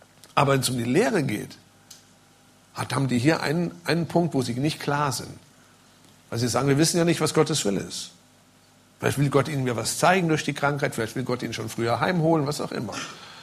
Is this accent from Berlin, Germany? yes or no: no; Limburg, Hesse, Germany; ich komme ja aus Limburg, das ist die erste Rolltreppe, die ich in meinem Leben gesehen habe.